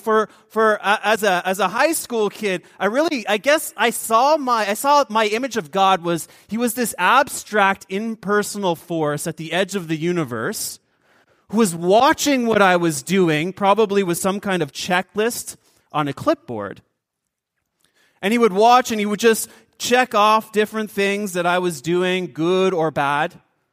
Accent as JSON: {"language": "English", "town": "Windsor", "region": "Ontario", "country": "Canada", "tie": "born or raised there", "said": "So, born and raised in Windsor, Ontario."}